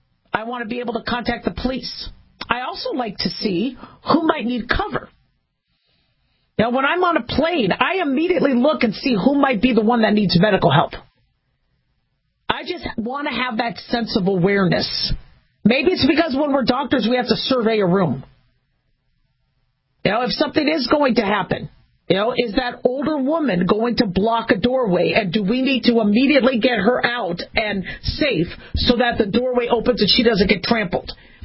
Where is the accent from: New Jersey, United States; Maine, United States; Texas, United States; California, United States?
California, United States; I remember growing up in California, you'd have earthquake drills.